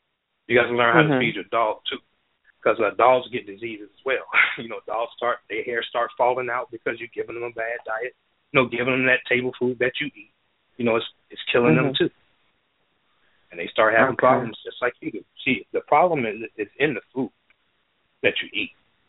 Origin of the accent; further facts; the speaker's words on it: Florida, United States; See, I grew up in Florida, and we used to go hunting.